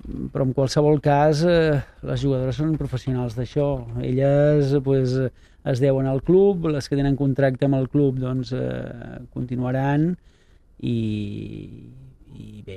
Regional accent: Sant Andreu, Catalonia, Spain; malgrat que jo sóc de Sant Andreu i he estat també molts anys a Sant Andreu

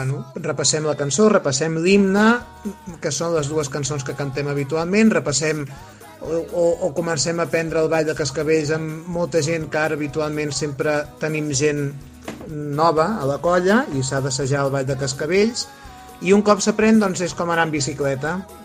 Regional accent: Súria, Catalonia, Spain; tinc 47 anys, soc de Súria i soc caramellaire.

